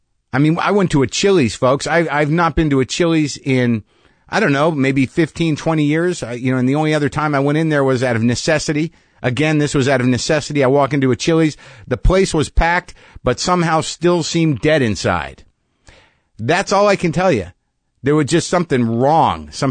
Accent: New Mexico, United States; I grew up in New Mexico.

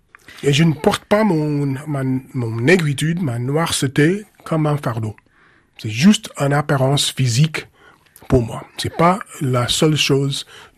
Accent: United States; Les gens ne voulaient pas entendre le fait que je pense que je suis un Américain

